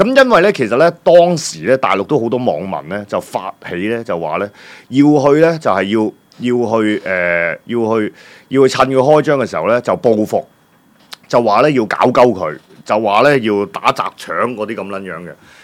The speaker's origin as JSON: {"language": "Cantonese", "country": "China", "said": "等我哋中國人咧，今次咧真係咧，中國人真係站起來啦"}